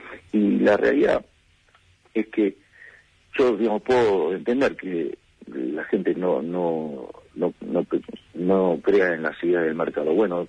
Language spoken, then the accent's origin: Spanish; Argentina; es como los argentinos, digamos, frente a una situación, en lugar de arreglar la causa, trabajamos sobre el efecto.